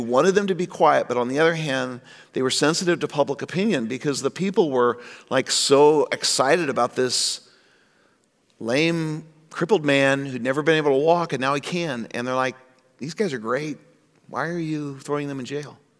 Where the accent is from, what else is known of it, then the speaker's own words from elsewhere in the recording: United States; I'm not in my home country, the United States, and I have to follow their rules.